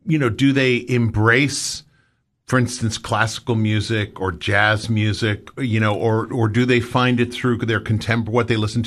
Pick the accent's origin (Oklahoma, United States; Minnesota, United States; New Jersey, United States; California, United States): New Jersey, United States; It actually makes me feel close to home being from Jersey.